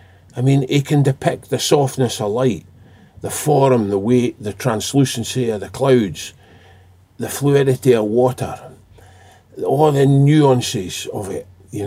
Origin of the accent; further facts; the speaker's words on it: Scotland, United Kingdom; I'm from Galloway